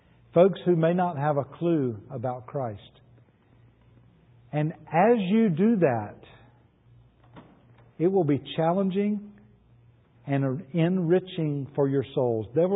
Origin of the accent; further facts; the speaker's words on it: Macon, Georgia, United States; accent: Southern; Now, I don't know if you've noticed, but I too have a Southern accent. I grew up in Macon, Georgia.